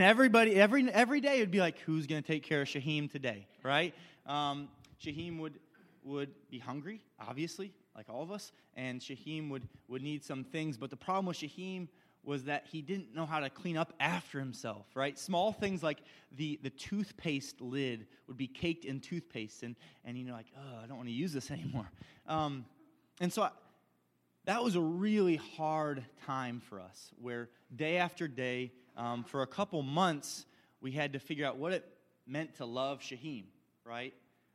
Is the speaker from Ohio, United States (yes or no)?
yes; Norwalk, Ohio, United States; also born or lived in Scranton; I was born in Scranton, Pennsylvania, so those Office fans. and then home of the, yeah, Michael Scott and company. And so my dad did his Master's of Divinity there. We moved to Norwalk, Ohio, which is near Sandusky.